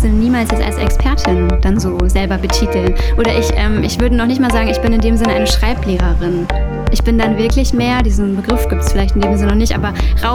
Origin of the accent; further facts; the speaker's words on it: Essen, North Rhine-Westphalia, Germany; born there; moved away as an adult; now in Berlin, Germany; ich bin gebürtig aus Essen und bin dann zum Studium nach Berlin gezogen, wobei ich in Potsdam studiert habe und dann so eine Pendlerin war, aber habe durchaus auch irgendwie so meine alte Heimat verlassen